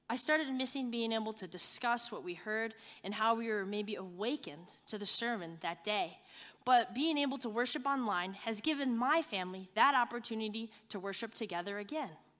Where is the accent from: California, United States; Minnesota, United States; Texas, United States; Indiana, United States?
Minnesota, United States; St. Paul; So I grew up in St. Paul, Minnesota, and I graduated from the University of Wisconsin-Madison, majoring in economics.